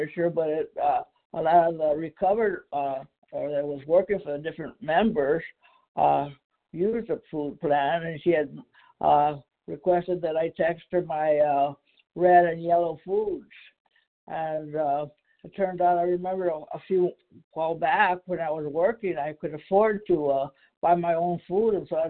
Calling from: Berrien Springs, Michigan, United States; I'm from Barron Springs, Michigan.

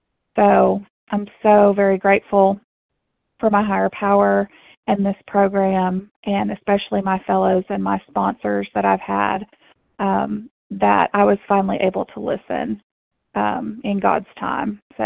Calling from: Arkansas, United States; Hi, good morning. … I am calling in from Arkansas.

